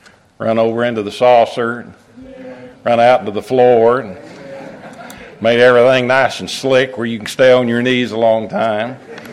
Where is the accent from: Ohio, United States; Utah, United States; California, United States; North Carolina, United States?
North Carolina, United States; I'm from Western North Carolina, hillbilly up in the Great Smoky Mountains. That's where I'm from.